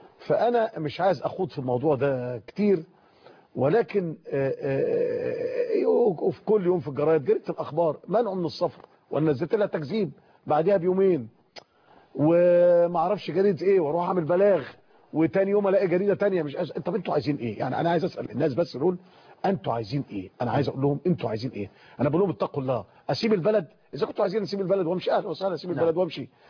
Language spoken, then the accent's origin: Arabic; Egypt; سنة سعيدة علينا كلنا كمصريين